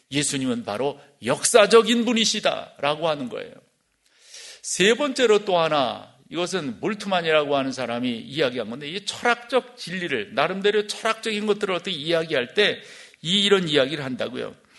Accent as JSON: {"language": "Korean", "town": "Suwon", "region": "Gyeonggi Province", "country": "South Korea", "tie": "born or raised there", "said": "저는 젊은 시절, 청년 시절을 수원에서 컸는데요."}